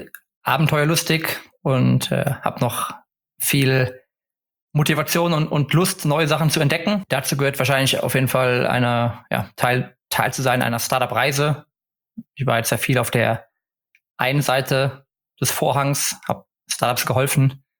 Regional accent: Stockholm, Stockholm County, Sweden; now in Cologne, Germany; Ansonsten habe ich noch immer meine alte Heimat Stockholm, die über mir schwebt, wo man immer zurück könnte. Aber aktuell bin ich erstmal happy in Köln

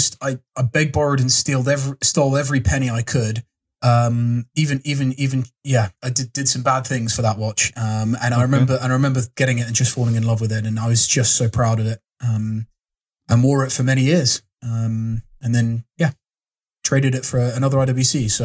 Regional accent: Durban, KwaZulu-Natal, South Africa; born there; I was born in Durban. Durban. Yeah.

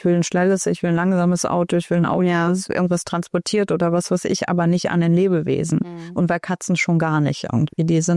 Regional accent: Berlin, Germany; ich bin ja Berlinerin und wir haben Schrebergärten, viele in der Stadt.

